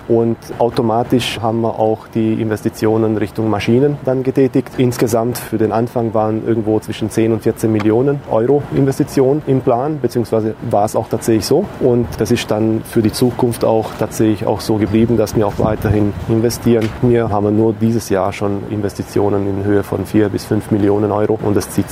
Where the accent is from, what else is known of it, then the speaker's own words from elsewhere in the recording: Romania; German is a second language; moved away as an adult; now in Germany; Ich komme aus Rumänien. Ich bin jetzt vor 25 Jahren ausgewandert.